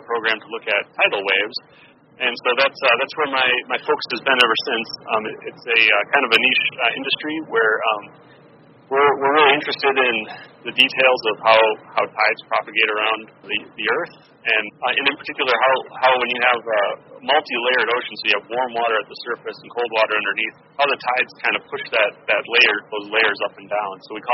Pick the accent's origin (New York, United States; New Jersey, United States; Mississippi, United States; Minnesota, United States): Minnesota, United States; Bloomington; I grew up in Bloomington, Minnesota.